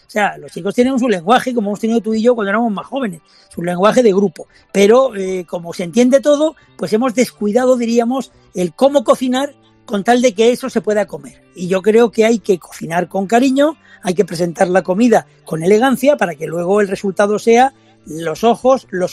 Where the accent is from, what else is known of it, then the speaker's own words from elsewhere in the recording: Community of Madrid, Spain; los leístas somos fundamentalmente los de Madrid y nuestra zona de influencia.